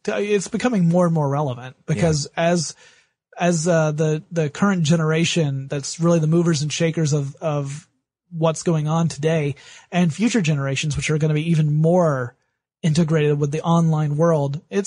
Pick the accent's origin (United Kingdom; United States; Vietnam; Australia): Vietnam; And I'm from Vietnam.